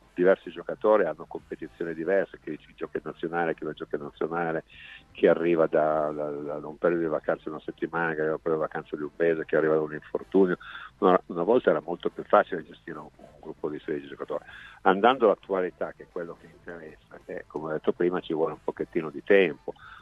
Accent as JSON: {"language": "Italian", "region": "Piedmont", "country": "Italy", "said": "Io sono piemontese, non posso mangiare all'una."}